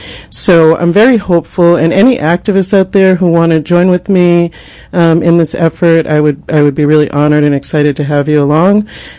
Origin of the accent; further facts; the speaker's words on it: Boston, Massachusetts, United States; You know, I am from Boston. In Massachusetts, you have to grow indoors.